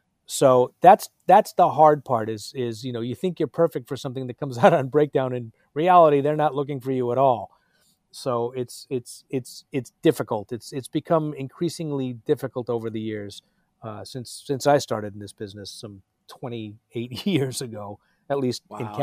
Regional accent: New York, United States; I grew up in New York, and when I grew up, Chelsea was a hotbed of heroin addiction

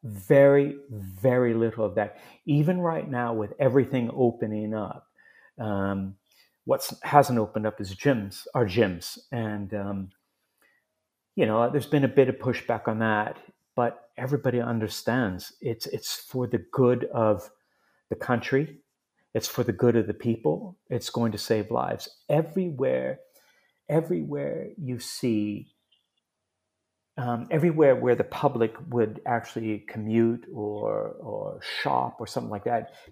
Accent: United States; now in United Kingdom; I am American through and through, even though I live here, right?

